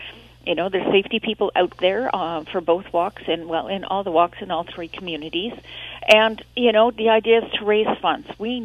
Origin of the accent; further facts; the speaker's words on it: Kincardine, Ontario, Canada; So I'm going to be in Kincardine because Kincardine's my hometown.